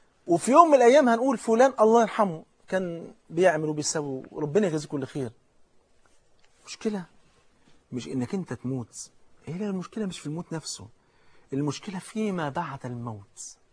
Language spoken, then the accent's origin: Arabic; Cairo, Cairo Governorate, Egypt; عندنا في الحي اللي أنا تربيت فيه في مصر القديمة